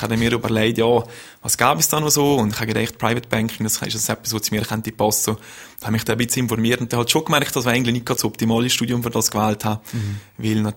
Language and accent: German; Valais, Switzerland; Und dann ist man halt als Walliser, so wie viele auch in Freiburg gegangen. Ich habe da studiert, im 07 abgeschlossen.